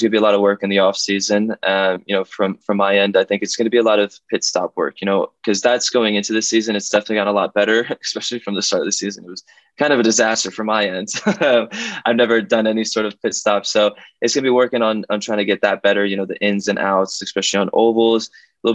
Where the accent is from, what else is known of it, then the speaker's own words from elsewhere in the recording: United States; born there; I've always represented my Lithuania roots, although I was born here, and I definitely represent as American.